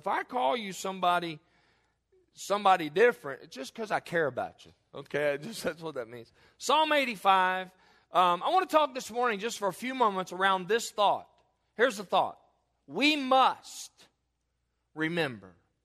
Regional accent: United States; As an American, as a free American, yes, we have freedoms

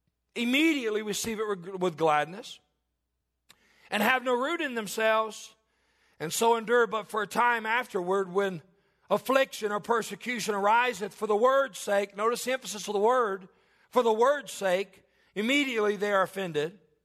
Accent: Kentucky, United States; I grew up in Northern Kentucky, and my grandparents, they loved to farm.

